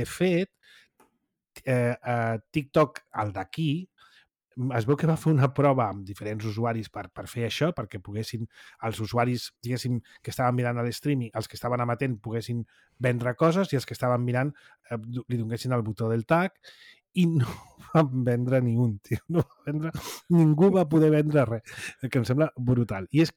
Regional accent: Catalonia, Spain; com a català

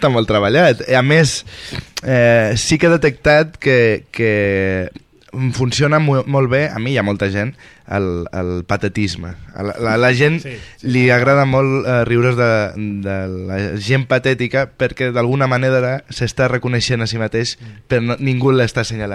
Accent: Badalona, Catalonia, Spain; Jo sóc de Badalona, no?

